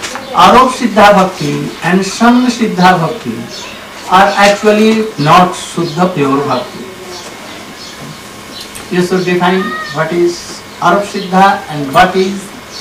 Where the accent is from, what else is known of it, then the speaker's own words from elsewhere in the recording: India; English is a second language; I am coming from India, so long wasted time